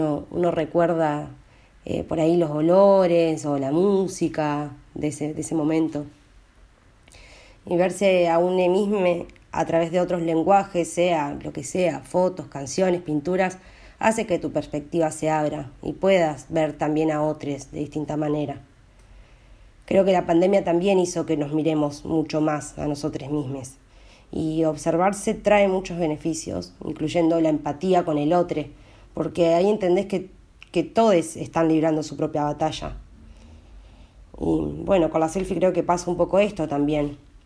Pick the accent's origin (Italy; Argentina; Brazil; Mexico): Argentina; Entre Ríos; born there; nací hace 28 años en Entre Ríos.